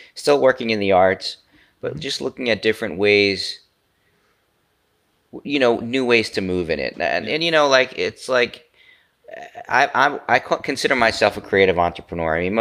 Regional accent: United States; it's not like you're German, I'm an American.

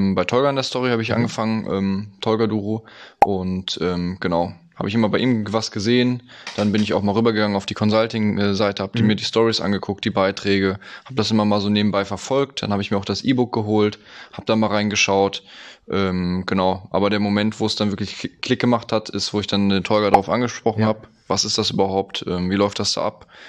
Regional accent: Lemgo, North Rhine-Westphalia, Germany; 21 Jahre jung. Ich komme aus Lemgo. Mhm. Das ist so Nähe Hannover, Bielefeld.

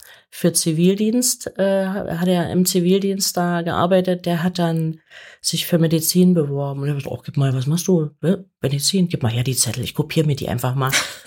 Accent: East Germany, Germany; ich bin damals noch in der DDR groß geworden und durfte dann nicht studieren, weil mein Vater Pfarrer war und wir politisch nicht so ganz systemtreu waren.

